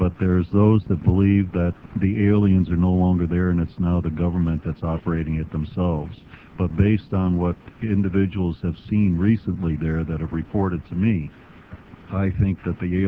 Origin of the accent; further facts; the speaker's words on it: Northeast, United States; I grew up in the Northeast, spent my entire life there.